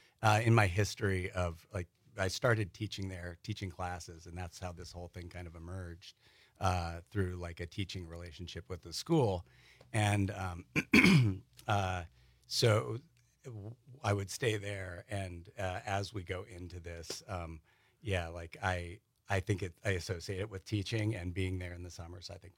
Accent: Brooklyn, New York, United States; now in Wisconsin, United States

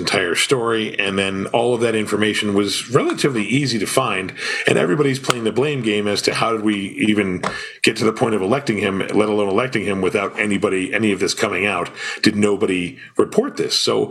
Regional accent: New Hampshire, United States; also born or lived in Rochester, New York; I grew up in Rochester, New York, and like, my formative years in New Hampshire.

